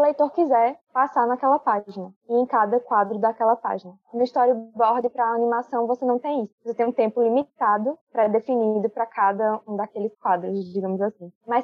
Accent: Caruaru, Pernambuco, Brazil; sou de Caruaru e eu faço storyboards.

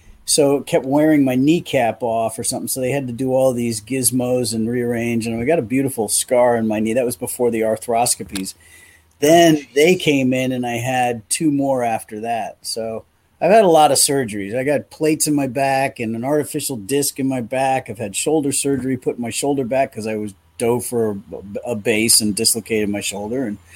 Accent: New York, United States; born there; Yeah, well, I was, as you said, I was born in New York. And so all my friends and family are really here.

